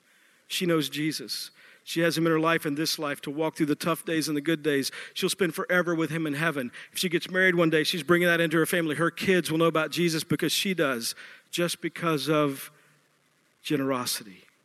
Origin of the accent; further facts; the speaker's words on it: Texas, United States; I'm from Texas. That's what happens.